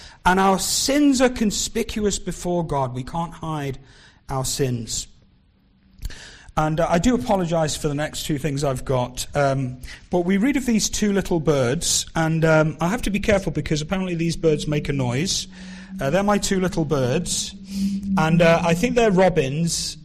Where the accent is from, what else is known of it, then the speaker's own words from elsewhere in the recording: North West England, United Kingdom; also born or lived in Glasgow / Leicester; I grew up on Merseyside, and in the northwest, it's all how you doing, my chicken. And then I was a student up in Glasgow, and it was how you doing, hen?